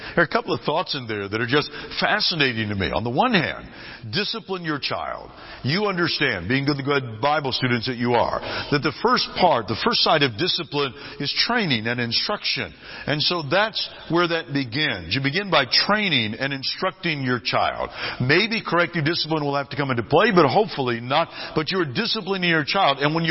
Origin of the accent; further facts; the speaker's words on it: California, United States; When I was a little boy growing up in California, I went into a home one day and there was a plaque on the wall.